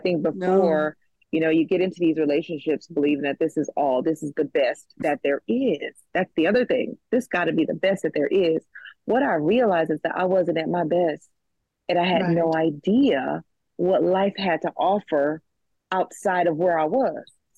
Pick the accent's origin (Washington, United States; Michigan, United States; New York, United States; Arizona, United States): Michigan, United States; now in Chicago, United States; Now I am closer to home because I'm from Michigan. But essentially, I am still here in Chicago by myself